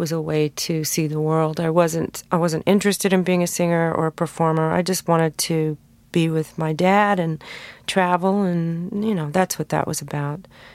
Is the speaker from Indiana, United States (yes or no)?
no; California, United States; You know, I was raised in Southern California. I grew up on rock and roll.